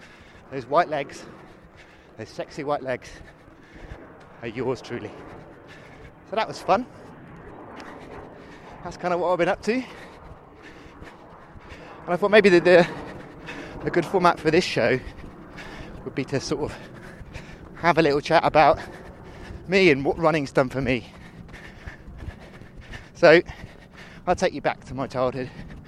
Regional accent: Bridport, South West England, United Kingdom; born there; I was born in Dorset, in a town called Bridport. And if you've watched the series Broadchurch, that's where it is.

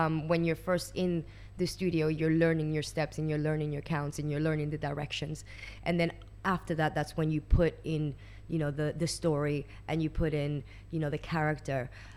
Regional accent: New York, United States; also born or lived in Valencia, Venezuela; Well, I was born in Valencia, Venezuela, and I was raised in New York since the age of 8.

